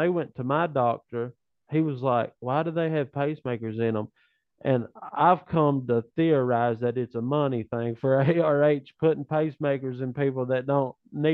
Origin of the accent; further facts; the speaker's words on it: Hazard, Kentucky, United States; also born or lived in Martin; I was born in Martin. Well, that's sort of Floyd County, but I was raised in Hazard, Kentucky, and really raised where the Fugit area is.